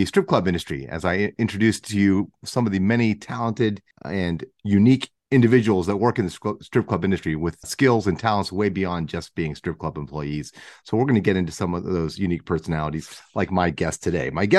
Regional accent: Pittsburgh, Pennsylvania, United States; So am I, but I was born here. I grew up in Pittsburgh.

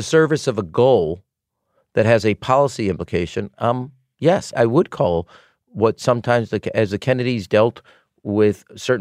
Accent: Chicago, Illinois, United States; He was from downstate Illinois. I was from Chicago.

